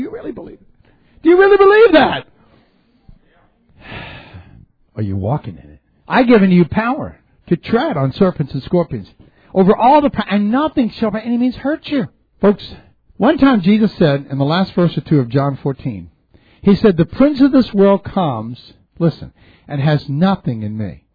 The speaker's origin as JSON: {"language": "English", "region": "Texas", "country": "United States", "said": "I'm from Texas."}